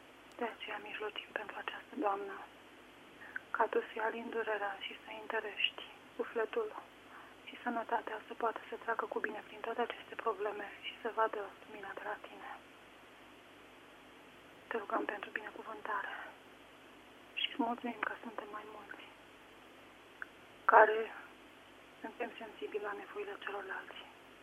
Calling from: Craiova, Dolj, Romania; Sunt din Craiova, eu nu sunt încă o bunică. Sunt de vârstă medie

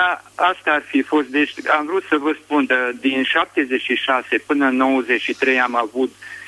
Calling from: Arad, Arad County, Romania; din Arad.

